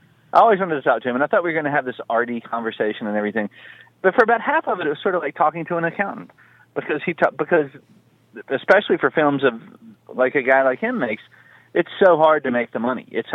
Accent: the South, United States; I'm from the South.

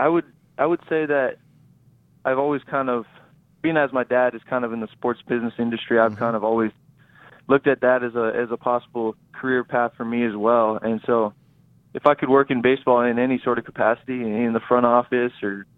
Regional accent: Chandler, Arizona, United States; born there; being as I was born in Chandler

